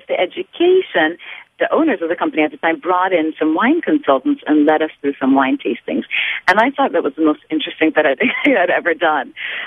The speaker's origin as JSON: {"language": "English", "country": "Lebanon", "tie": "born or raised there", "second_language": "English", "moved": "as an adult", "lives_now": "United States", "said": "I came from Lebanon and went to college in New York to study graphic design."}